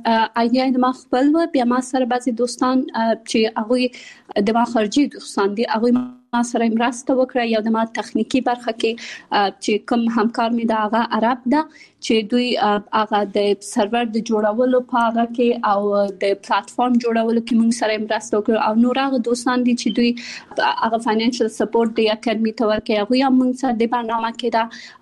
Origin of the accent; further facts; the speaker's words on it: Kabul, Afghanistan; also born or lived in Pakistan; زه په کابل کې زیږیدلې او خپل ابتدایي تعلیمات مې په پاکستان کې کړای او بیا ثانوي او بیرته پوهنتون مې په کابل کې ویلای.